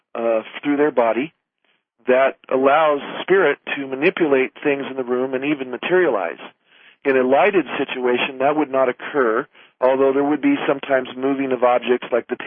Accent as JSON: {"language": "English", "town": "Lake City", "region": "Washington", "country": "United States", "tie": "born there", "said": "I was born in Lake City, Washington, next to Seattle there, and was raised by my grandparents for the first 6 years of my life."}